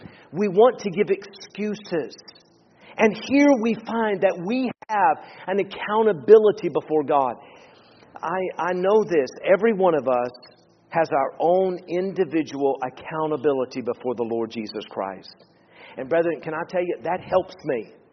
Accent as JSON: {"language": "English", "region": "Tennessee", "country": "United States", "tie": "born or raised there", "said": "Now, I grew up in Tennessee. We used to often say, well, I reckon so."}